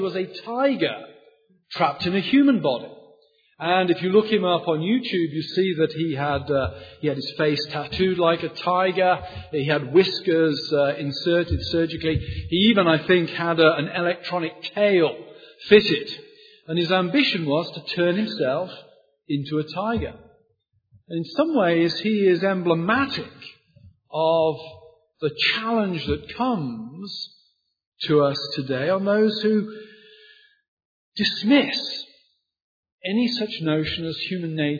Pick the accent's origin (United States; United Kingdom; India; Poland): United Kingdom